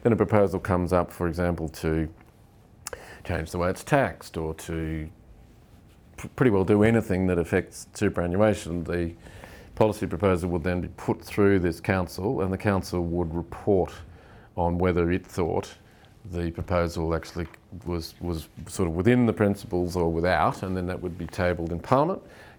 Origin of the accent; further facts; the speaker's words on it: Australia; I think also as an Australian investor, currency is such an important bit of the equation.